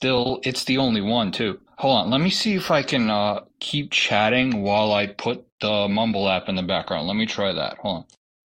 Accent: Brooklyn, New York, United States; Well, I'm Brooklyn, New York.

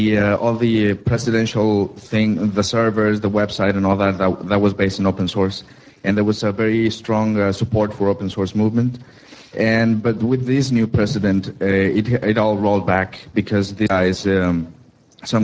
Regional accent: Mexico; I'm from Mexico and I'm involved in the Mexican community.

